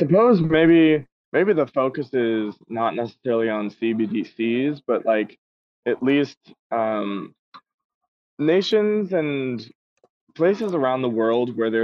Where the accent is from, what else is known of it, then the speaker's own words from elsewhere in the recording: Los Angeles, California, United States; Yeah, I am. I'm from Los Angeles.